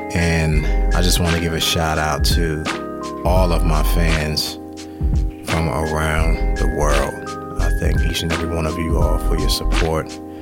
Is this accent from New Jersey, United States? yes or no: yes; Somerset, New Jersey, United States; I'm from Somerset, New Jersey.